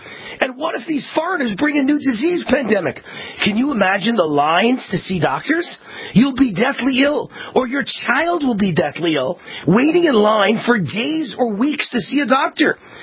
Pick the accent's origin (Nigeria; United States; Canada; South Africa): United States; Las Vegas, Nevada; And Exhibit A is my hometown of Las Vegas.